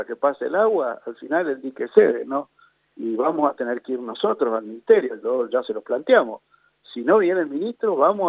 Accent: Guaymallén, Mendoza, Argentina; pues yo también soy de Guaymallén

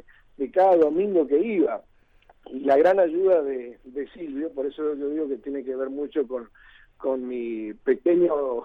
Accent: Bella Vista, Corrientes, Argentina; Estoy en Corrientes, sí, en Bellavista, en mi pueblo.

